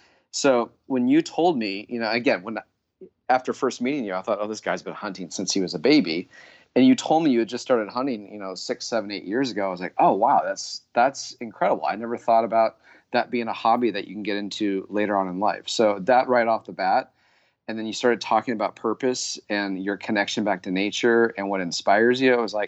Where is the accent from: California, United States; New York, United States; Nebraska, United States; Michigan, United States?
California, United States; also born or lived in Colorado; and this is coming from as city slicker as they come in Southern California, I grew up, even though I was born in Colorado, I grew up here on the coast